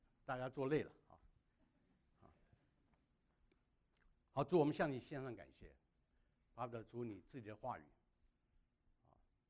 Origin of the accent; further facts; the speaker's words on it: China; 更多的把这个恩典啊加给我们中国人啊